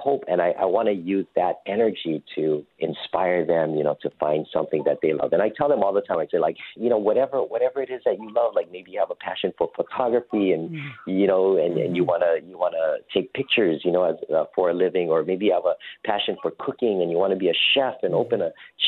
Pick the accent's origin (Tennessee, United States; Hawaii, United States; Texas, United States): Hawaii, United States; because I was born and raised in Hawaii and playing the ukulele, you know, here.